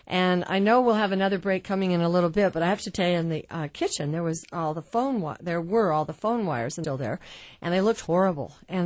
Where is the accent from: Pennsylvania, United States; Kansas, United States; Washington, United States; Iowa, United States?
Kansas, United States; I know growing up in Kansas, originally in high school, it was a big deal if somebody had a beer.